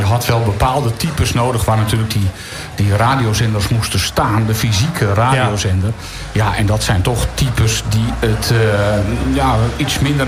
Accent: Leiden, South Holland, Netherlands; Ik kwam namelijk uit Leiden. Mijn ouders zijn hier een bedrijf begonnen in 85. En in de beginperiode reden we heen en weer. Dus van ons huis in Leiden hier naartoe.

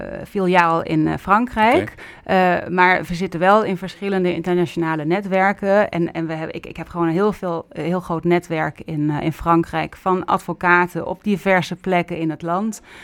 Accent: Netherlands; Als Nederlander, ik heb het al meegemaakt dat er wordt onderhandeld.

